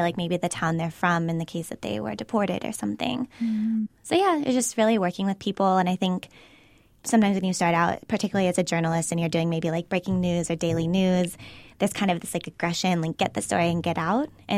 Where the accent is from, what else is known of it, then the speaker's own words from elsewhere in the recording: Midwest, United States; And I'm a Midwesterner. I've been living in New York City